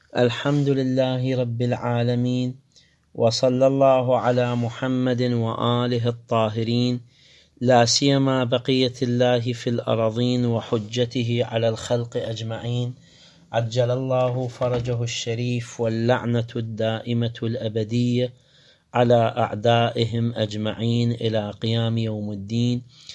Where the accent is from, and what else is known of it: Iraq